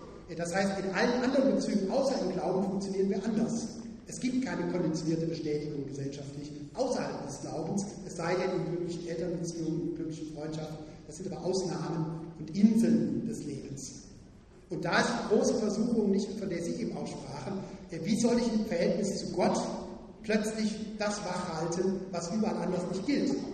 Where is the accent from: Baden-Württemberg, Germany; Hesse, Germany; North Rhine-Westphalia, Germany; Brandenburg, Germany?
North Rhine-Westphalia, Germany; Cologne; born there; dass ich jetzt als geborener Kölner heute nicht in Köln bin, sondern im Schwabenland